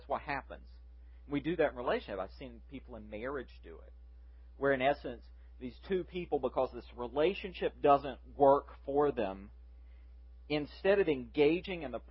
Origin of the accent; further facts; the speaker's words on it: the South, United States; And I call it the black rot because I'm a Southerner. We put the on everything.